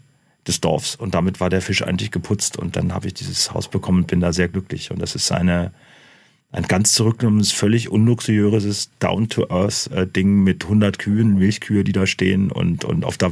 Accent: Berlin, Germany; now in Stuttgart, Germany; Berlin ist meine Heimat, das ist einfach so

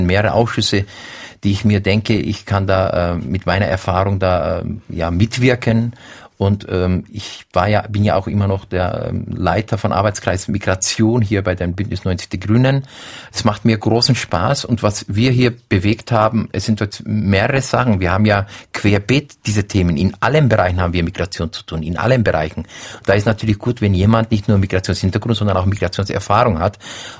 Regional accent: Bavaria, Germany; Wie gesagt, ich bin in Bayern aufgewachsen

